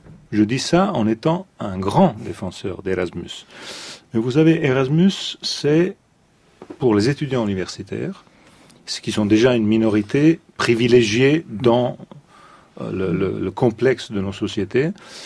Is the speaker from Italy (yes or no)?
yes; Italy; je fais un petit détour chez moi, en Italie